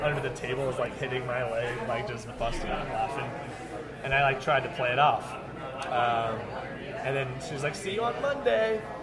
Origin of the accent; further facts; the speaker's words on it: Soweto, Gauteng, South Africa; I'm from Soweto. It's an hour outside Johannesburg.